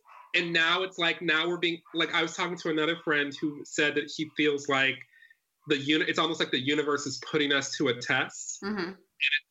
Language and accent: English; Detroit, Michigan, United States; Detroit. I'm from Detroit.